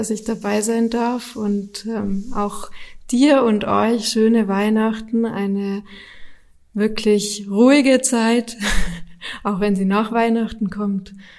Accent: Bavaria, Germany; ich werde trotz allem wieder nach Bayern zurückkommen und auch hier in meine alte Heimat kommen

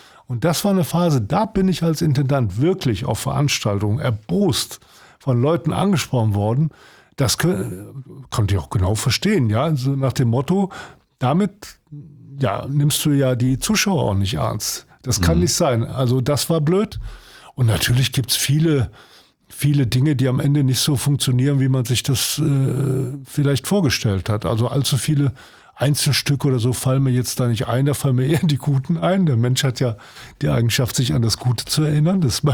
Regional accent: Cologne, North Rhine-Westphalia, Germany; ich als Kölner

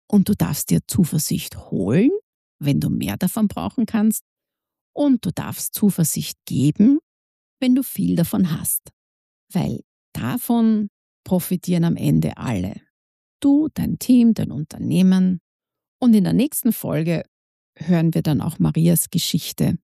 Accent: Austria; weil das bei uns in Österreich so negativ konnotiert ist

